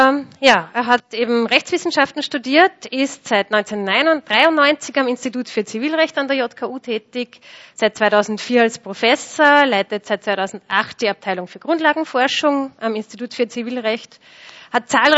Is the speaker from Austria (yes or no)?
yes; Linz, Upper Austria, Austria; born there; now in Ottensheim, Austria; aber mittlerweile lebe ich im Müllviertel in Ottensheim. Ich bin in Linz geboren.